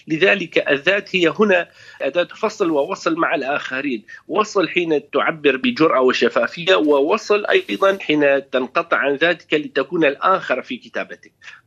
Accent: Syria; now in London, United Kingdom; لا يمكننا كسوريين إلا أن نفكر كسوريين

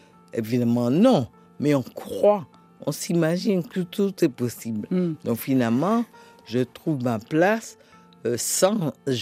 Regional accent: Guinea; Je venais de la Guinée où Sékou est un tyran.

